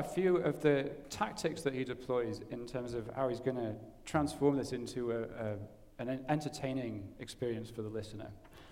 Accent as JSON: {"language": "English", "town": "Newcastle", "region": "North East England", "country": "United Kingdom", "tie": "born or raised there", "said": "As a boy growing up in Newcastle, England"}